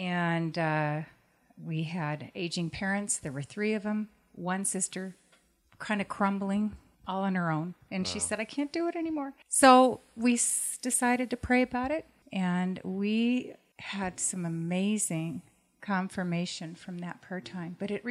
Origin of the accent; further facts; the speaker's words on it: Spokane, Washington, United States; I grew up in Spokane, Washington. I ended up on the west side of the mountains for many, many years, raising kids and so forth.